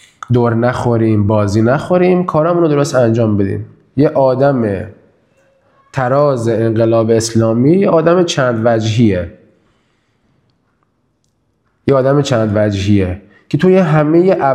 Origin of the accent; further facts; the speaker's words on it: Kerman, Iran; moved away as an adult; now in Qom, Iran; ما کرمانی هستیم دیگه، من کرمان به دنیا آمدم تا 21-22 سالگی هم کرمان زندگی کردم، بعد دیگه اومدیم قم.